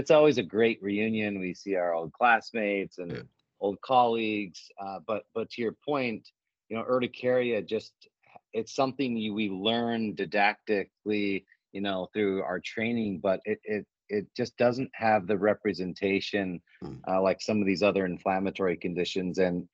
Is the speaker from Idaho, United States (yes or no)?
yes; Idaho, United States; Yeah, so I grew up in Idaho, one of the few states in the United States without a medical school.